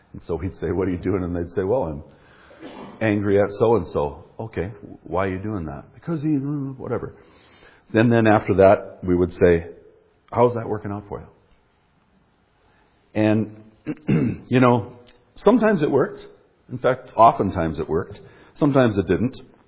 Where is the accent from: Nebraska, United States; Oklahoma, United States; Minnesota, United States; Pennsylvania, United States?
Minnesota, United States; Duluth; Well, you can see … I'm, as Brian said, I'm from Duluth.